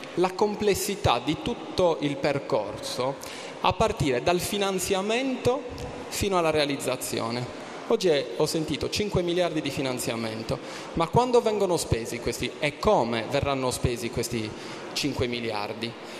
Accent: Cagliari, Sardinia, Italy; vengo dalla Sardegna, vengo da Cagliari

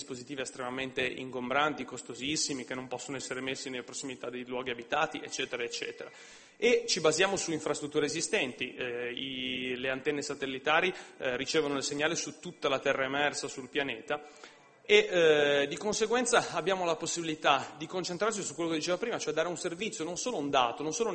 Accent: Genoa, Liguria, Italy; noi veniamo da Genova

